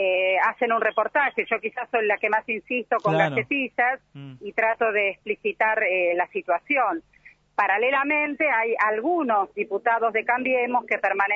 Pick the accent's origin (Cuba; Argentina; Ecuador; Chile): Argentina; yo entiendo que tengo que ir a Montevideo como argentina.